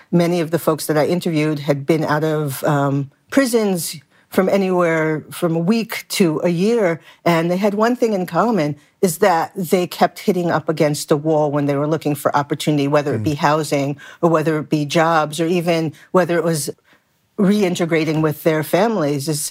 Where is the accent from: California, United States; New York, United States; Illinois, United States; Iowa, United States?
New York, United States; Brooklyn; I grew up in Brooklyn in a multicultural community.